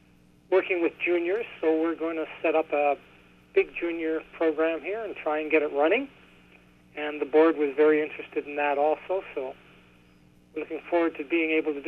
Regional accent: Vancouver, British Columbia, Canada; No, I'm actually from Vancouver.

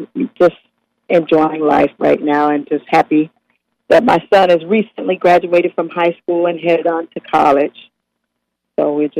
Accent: Michigan, United States; now in Akron, United States; I came from Michigan to become an Ohio resident through my employer.

